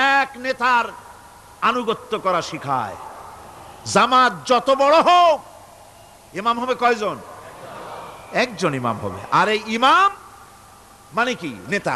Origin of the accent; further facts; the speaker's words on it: Barisal, Barisal Division, Bangladesh; born there; বরিশালে আমি যেখানে জন্মগ্রহণ করেছি, আমার এলাকায়